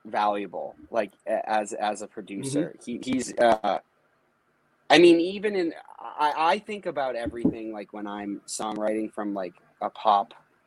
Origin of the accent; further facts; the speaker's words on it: Northeast, United States; Just growing up in the Northeast, everyone played in basements, shows, practices, whatever.